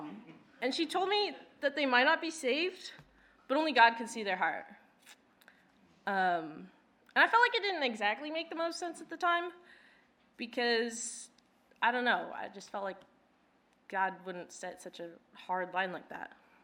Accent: Santa Maria, California, United States; How did I end up here? Well, I grew up in Santa Maria, California, and I graduated from my community college there in the spring of 2025, because it was time for me to go to university.

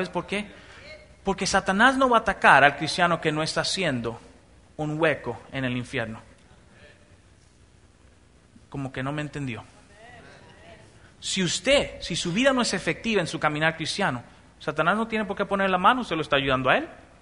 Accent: Mexico; bueno, en México, mi tierrita, qué buena estaba la cosa

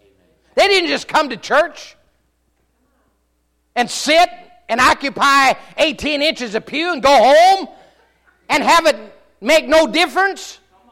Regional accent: Minnesota, United States; Now, I grew up north in Minnesota, and amen.

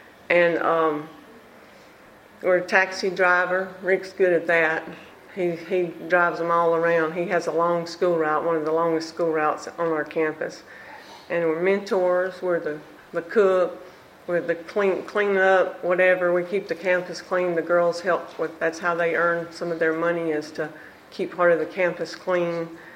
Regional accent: Byram, Mississippi, United States; We are from Mississippi, from Byram, Mississippi.

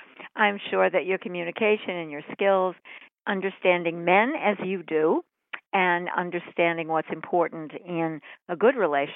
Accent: New York, United States; And I'm a New Yorker, but I'm a fairly kind of conservative, you know, older person

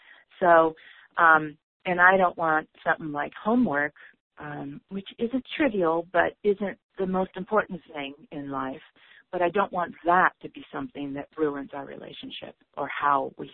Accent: Seattle, Washington, United States; from Seattle, and I did this class last year also.

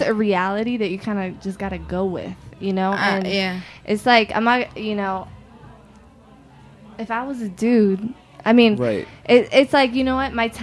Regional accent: Queens, New York, United States; I mean, I'm from Queens, so

